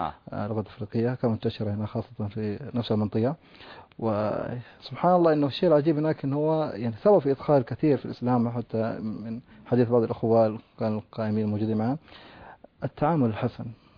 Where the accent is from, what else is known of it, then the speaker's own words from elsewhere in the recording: Chad; أنا من تشاد بالضبط،